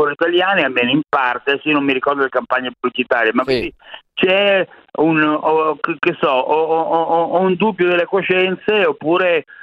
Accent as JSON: {"language": "Italian", "town": "Milan", "region": "Lombardy", "country": "Italy", "tie": "born or raised there", "said": "io mi ricordo da bambino delle elementari a Leonardo da Vinci a Milano negli anni 50, perché il diploma di quinta elementare l'ho preso nel 60"}